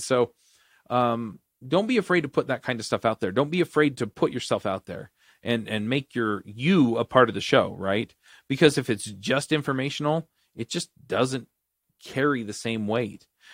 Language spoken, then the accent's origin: English; Utah, United States; Some of them are cultural around where I grew up here in Utah, right?